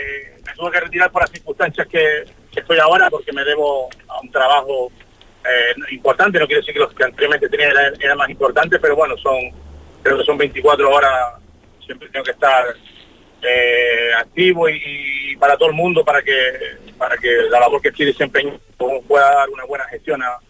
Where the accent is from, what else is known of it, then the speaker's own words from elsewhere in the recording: Corralejo, Canary Islands, Spain; y yo que somos de Corralejo y lo sentimos